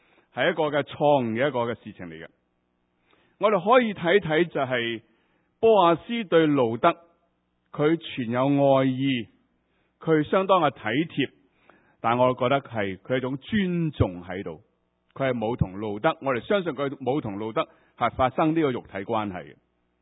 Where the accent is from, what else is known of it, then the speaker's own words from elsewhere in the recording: Hong Kong; 他缺乏我们香港人那种灵活的，没有那种弹性的